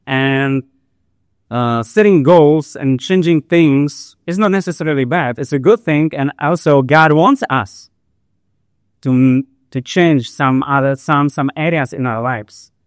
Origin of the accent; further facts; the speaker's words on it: Czechia; now in Kuwait; I'm from Czech Republic. And I have been in Kuwait for more than a year, a bit more.